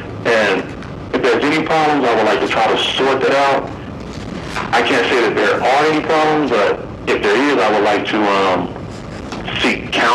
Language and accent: English; Eloy, Arizona, United States; We're both from Eloy, Arizona, and went to school together.